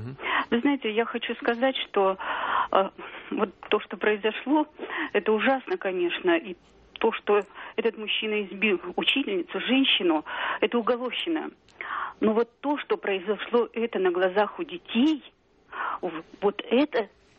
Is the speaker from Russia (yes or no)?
yes; Omsk, Omsk Oblast, Russia; я из Омска.